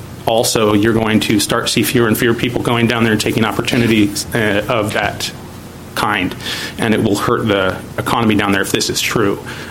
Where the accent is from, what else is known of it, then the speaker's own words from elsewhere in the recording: Washington, United States; So I'm coming before you today mostly because of the Forks Creek hatchery, because I grew up on the Willapa. I live down in the harbor